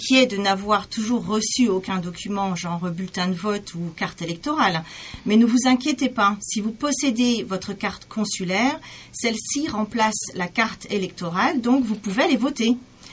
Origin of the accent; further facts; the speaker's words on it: France; Je suis française avant tout et je le resterai à vie.